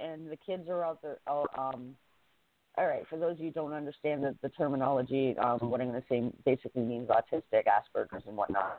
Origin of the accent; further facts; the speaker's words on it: Canada; Being a Canadian and growing up watching Stampede Wrestling and knowing all about Stu and his dungeon and everything